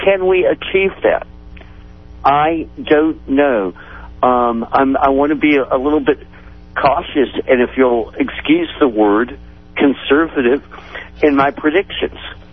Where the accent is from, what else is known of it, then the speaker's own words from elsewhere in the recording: Austin, Texas, United States; In my hometown of Austin, Texas, I have to proudly say, is expected to register 20,000 people to vote today.